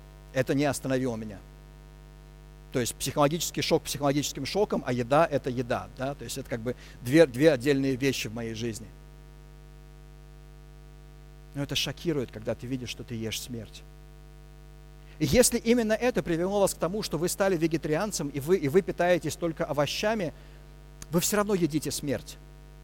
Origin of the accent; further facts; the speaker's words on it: Moscow, Russia; я городской ребенок, я родился, вырос в Москве, я городской ребенок.